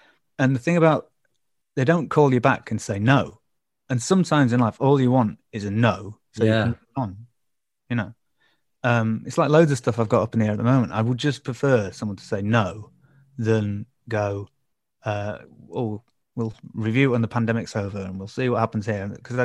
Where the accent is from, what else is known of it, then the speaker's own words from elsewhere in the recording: Leeds, Yorkshire and the Humber, United Kingdom; I love doing gigs in Manchester because we're from Leeds